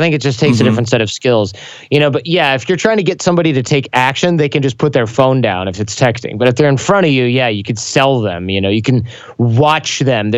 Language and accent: English; Michigan, United States; Michigan. Oh, I grew up in Michigan.